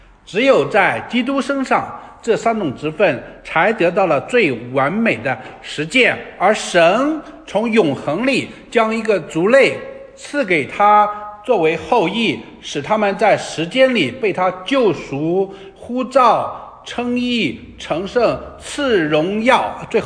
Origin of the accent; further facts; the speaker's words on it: China; 我们中国人只有一个君王